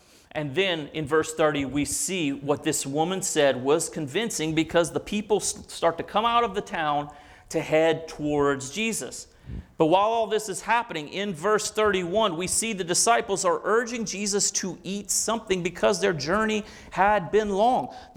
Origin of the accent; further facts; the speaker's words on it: Louisiana, United States; I'm from the South. I'm from Louisiana. I'm Cajun.